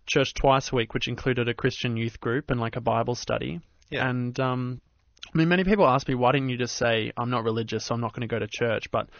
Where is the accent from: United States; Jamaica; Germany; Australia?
Australia; growing up in Australia, which is a relatively secular country, I was raised also in a pretty irreligious household